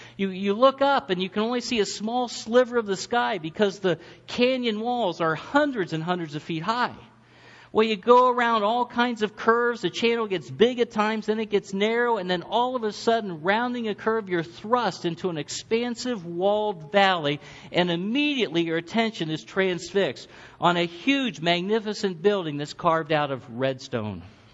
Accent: Ohio, United States; Now, I was a guy from Ohio in an Amish-type area.

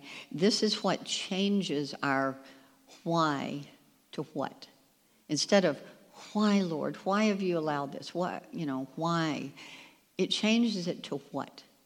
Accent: Texas, United States; I had, growing up in Texas in a Baptist church, I remember we had a pastor, and he used to love to do this.

